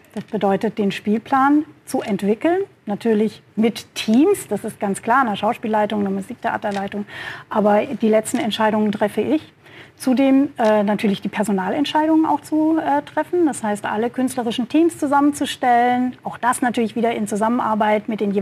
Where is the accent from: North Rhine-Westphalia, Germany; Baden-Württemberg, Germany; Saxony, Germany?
Baden-Württemberg, Germany; Esslingen am Neckar; Aufgewachsen in Esslingen, dann am Neckar